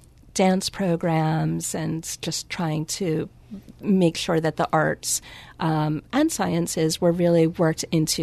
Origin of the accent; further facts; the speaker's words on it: Washington, District of Columbia, United States; I grew up in the Washington, D.C. area, mm-hmm. going to the Smithsonian and the Phillips Collection